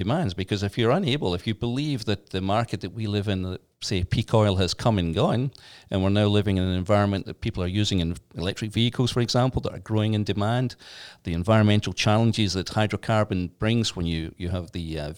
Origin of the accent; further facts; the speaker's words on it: Scotland, United Kingdom; Originally the West Coast, a little place called Comores, which is in Ayrshire in Scotland.